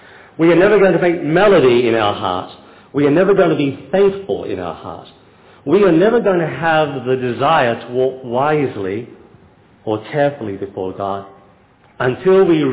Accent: Australia; I come from Australia.

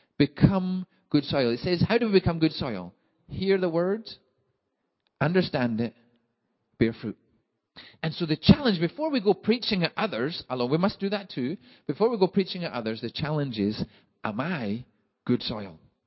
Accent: Scotland, United Kingdom; accent: Scottish; That my Scottish accent is not so difficult that you can't understand.

